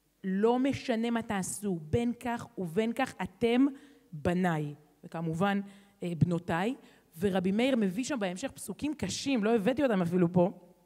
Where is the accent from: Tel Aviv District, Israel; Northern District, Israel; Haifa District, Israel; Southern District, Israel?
Tel Aviv District, Israel; Herzliya; ובילדותי בהרצליה, ילדה אשכנזיה, הרצליה, חילונית